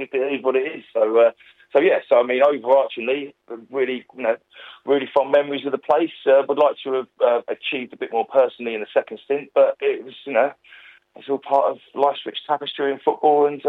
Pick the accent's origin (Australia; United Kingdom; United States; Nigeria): United Kingdom; Twickenham, London; I grew up in Twickenham